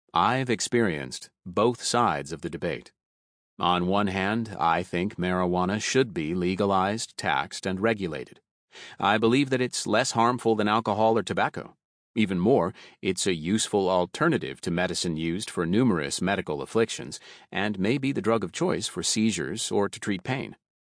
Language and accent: English; Michigan, United States; my home state of Michigan.